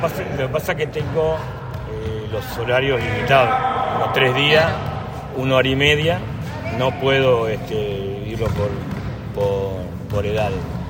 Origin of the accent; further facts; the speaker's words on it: San Justo, Buenos Aires Province, Argentina; Empieza en Buenos Aires, soy de Buenos Aires, en la zona de San Justo, en La Matanza.